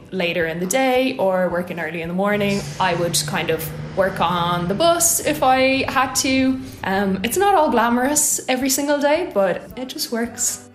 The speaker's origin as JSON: {"language": "English", "country": "Ireland", "tie": "born or raised there", "also_born_or_lived": "Lithuania", "said": "I am Lithuanian, but I grew up in Ireland. And currently I'm a digital nomad."}